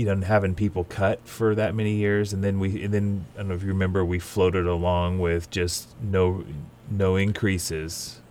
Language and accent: English; McKinleyville, California, United States; I am from McKinleyville.